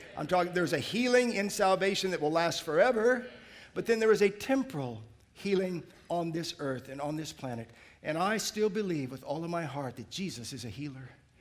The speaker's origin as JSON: {"language": "English", "country": "Australia", "accent": "Australian", "said": "I lose my Aussie accent when I go back to the States for a couple weeks and I get home. But don't worry, in a few weeks, I'll have my Aussie accent back, strong as ever."}